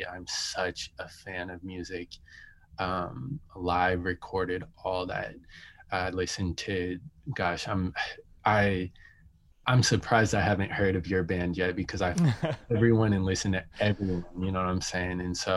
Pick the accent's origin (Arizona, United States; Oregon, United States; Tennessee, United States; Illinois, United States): Oregon, United States; Portland; I grew up in Portland, man. And Portland is one of the more racist cities in this country.